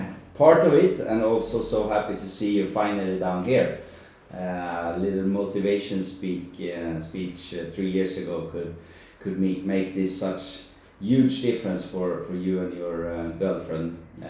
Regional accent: Stockholm, Stockholm County, Sweden; English is a second language; moved away as an adult; I'm from Stockholm in Sweden. I was living there for 33 years. And since I was 20, I was working with marketing

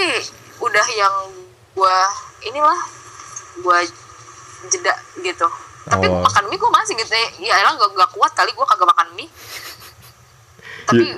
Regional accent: Medan, North Sumatra, Indonesia; Apalagi kan gue kan dari Medan ya, rata-rata masakannya pedas-pedas gitu.

